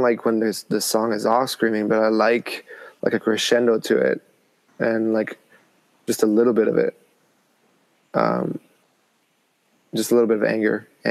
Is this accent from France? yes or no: yes; France; I mean, especially growing up in France, like there was none of that.